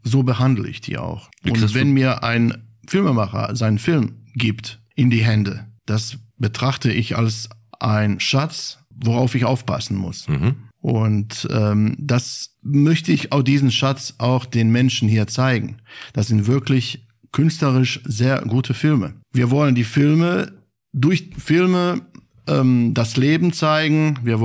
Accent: Sarajevo, Federation of Bosnia and Herzegovina, Bosnia & Herzegovina; Ja, ich bin aus Sarajevo, genau.

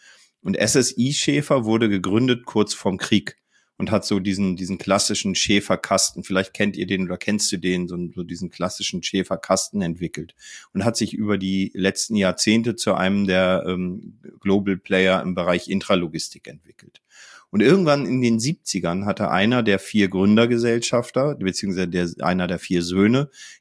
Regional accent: Northern Germany, Germany; ich bin ja Norddeutscher auch.

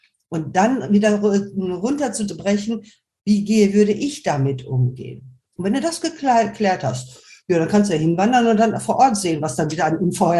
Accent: Germany; Also ich weiß zumindest, ich könnte auf Kap Verden auf Dauer nicht leben. Ich bin Deutsche.

